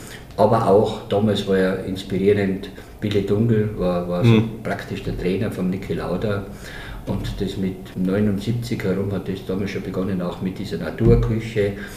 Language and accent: German; Achenkirch, Tyrol, Austria; Ich komme aus Aachenkirch, am Aachensee, in Tirol.